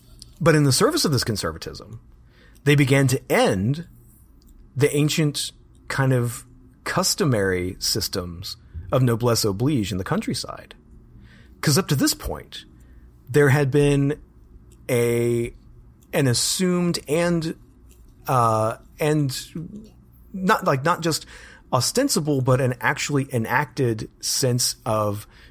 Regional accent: Birmingham, Alabama, United States; actually here in my hometown of Birmingham, where there are a lot of steel mills.

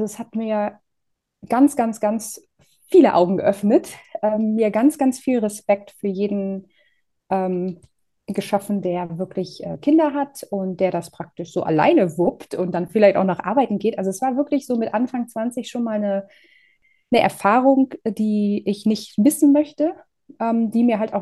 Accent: Northern Germany, Germany; ich komme aus Norddeutschland. Das heißt, von mir in die Niederlande zu fahren, ist jetzt auch gar nicht so weit weg.

